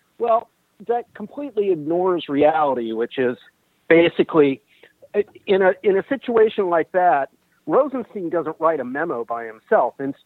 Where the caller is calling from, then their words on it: Ohio, United States; calling from Ohio.